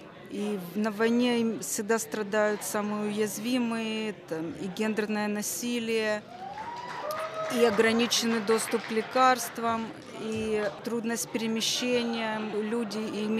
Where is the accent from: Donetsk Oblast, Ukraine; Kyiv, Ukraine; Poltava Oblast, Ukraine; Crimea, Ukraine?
Donetsk Oblast, Ukraine; Donetsk; Я из Донецка.